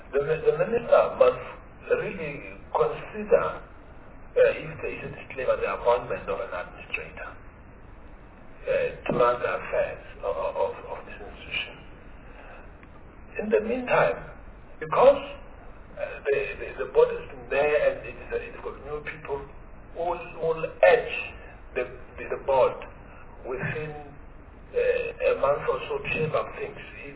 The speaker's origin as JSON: {"language": "English", "town": "Brooklyn", "region": "New York", "country": "United States", "said": "I know what I'm from Brooklyn."}